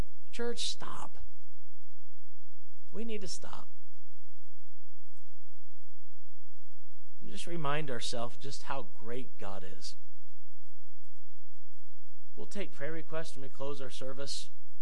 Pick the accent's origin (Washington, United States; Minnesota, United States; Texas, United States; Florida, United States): Florida, United States; Jacksonville; born there; I was born, Jacksonville, Florida, and there were 11 girls born the same day in Riverside Hospital.